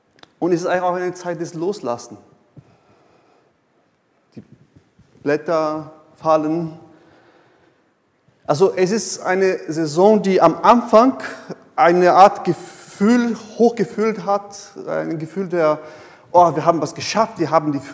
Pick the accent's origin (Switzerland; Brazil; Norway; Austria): Brazil; German is a second language; now in Germany; Aber das war so als Brasilianer mein erster Gedanke so in den ersten Monaten hier.